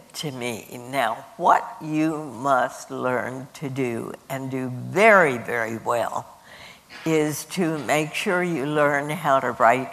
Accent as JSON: {"language": "English", "town": "Washington", "country": "United States", "tie": "born or raised there", "said": "I was born and raised in Washington. We lived in a wonderfully ethnically, religiously diverse area of Washington."}